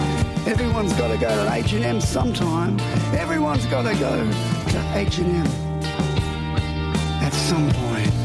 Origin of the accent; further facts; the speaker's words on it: Sydney, New South Wales, Australia; But then I come home to my hometown of Sydney and I look to the old skyline